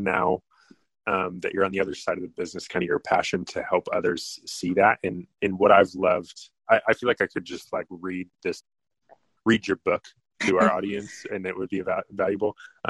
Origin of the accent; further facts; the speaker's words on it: Colorado, United States; So I'm from Colorado, mm-hmm. lived there.